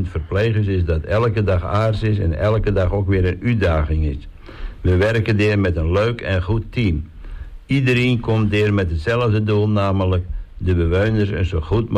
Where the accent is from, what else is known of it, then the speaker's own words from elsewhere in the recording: Hilversum, North Holland, Netherlands; moved away as an adult; also born or lived in Almere; now in Texel, Netherlands; En in 1966 ben ik in Hilversum geboren, weer ik tot mijn 26e woonteel. Daarna ben ik naar Almere verhuisd, waar ik 28 jaar woond heb. En in 2021 ben ik naar Texel verhuisd.